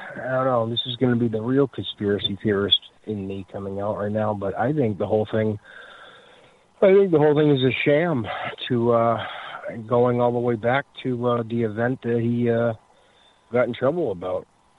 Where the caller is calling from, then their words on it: Massachusetts, United States; from Massachusetts.